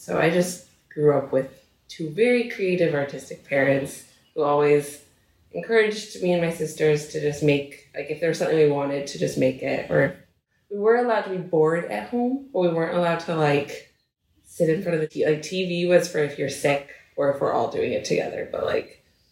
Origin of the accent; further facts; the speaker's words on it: Colorado, United States; born there; I was born in Colorado in August.